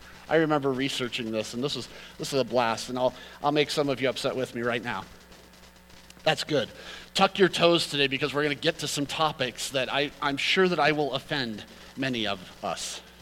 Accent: United States; I'm also an American, which has a significant cultural filter associated with it.

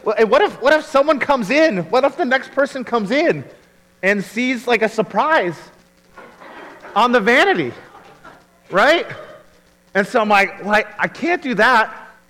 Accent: Lewiston, Idaho, United States; also born or lived in Alaska; Okay, I'm from Lewiston.

